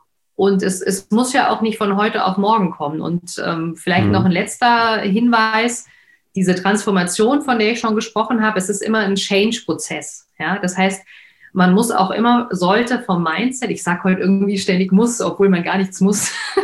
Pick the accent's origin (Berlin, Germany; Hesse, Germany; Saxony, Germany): Hesse, Germany; Frankfurt; Ich komme ja aus Frankfurt, Nied, da kann man nach Höchst drüber laufen